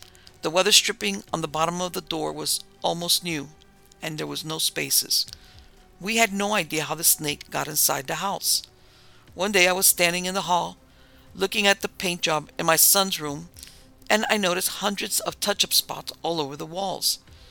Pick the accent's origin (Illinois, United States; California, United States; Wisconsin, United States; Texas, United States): Texas, United States; Dickinson; moved away as an adult; I'm from Dickinson and have moved away since I was 21 and haven't been back.